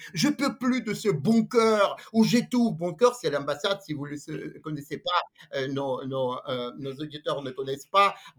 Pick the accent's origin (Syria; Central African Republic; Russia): Russia; Monino, Moscow Oblast; je suis né à Moscou, mais ma vraie patrie, mes vraies racines, c'est pas Moscou, c'est le pain de terrain à Monino. Monino, c'est à 40 km au nord-est de Moscou